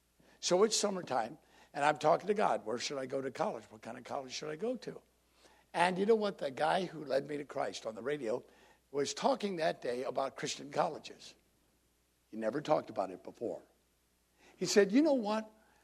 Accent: North Carolina, United States; I said, hi … from North Carolina.

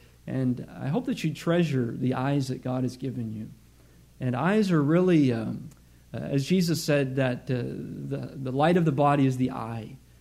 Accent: Michigan, United States; Okay, where I grew up in Michigan, there are hills, but the ski slope that was closest to us was actually a landfill.

